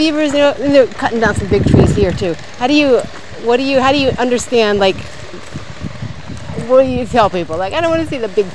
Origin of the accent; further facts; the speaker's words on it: Kentucky, United States; So where I'm from in Kentucky, there's beavers sometimes